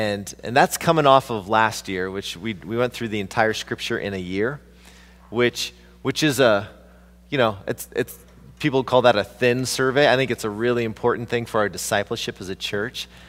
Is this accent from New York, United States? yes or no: yes; New York, United States; Some of you might consider yourself a city folk, like I'm a New Yorker, right?